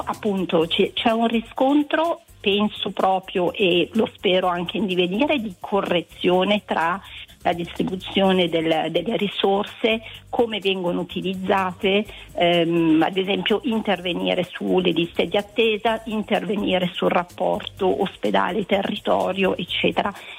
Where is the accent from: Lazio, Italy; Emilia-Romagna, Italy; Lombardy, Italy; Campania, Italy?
Lombardy, Italy; Milan